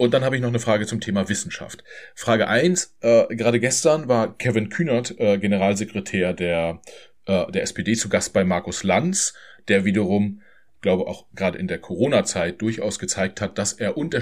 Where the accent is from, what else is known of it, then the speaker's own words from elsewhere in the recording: East Germany, Germany; als Ostdeutscher darf ich das sagen.